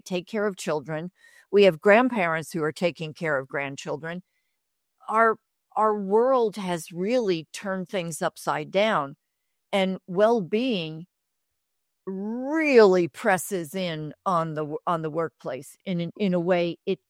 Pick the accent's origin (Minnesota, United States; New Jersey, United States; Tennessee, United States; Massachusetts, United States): New Jersey, United States; in where I grew up in New Jersey, you took a casserole to something.